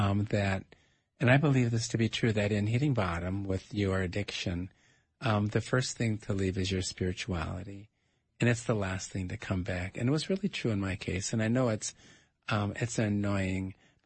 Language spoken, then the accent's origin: English; Minneapolis, Minnesota, United States; I'm from Lower North Minneapolis, and so my parents moved into an apartment we created for them in the lowest part of our house.